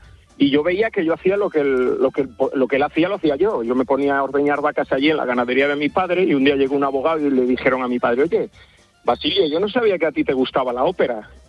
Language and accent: Spanish; Cantabria, Spain; Yo soy de Cantabria y yo estaba estudiando automoción, ¿vale?